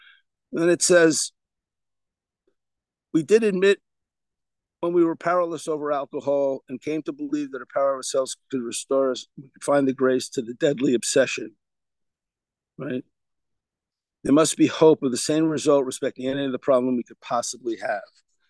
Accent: New York, United States; I'm a New Yorker. In my blood.

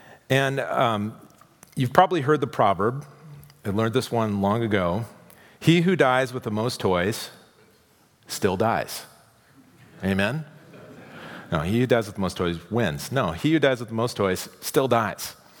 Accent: Iowa, United States; I grew up in Iowa in the middle of an area that produces a lot of grain

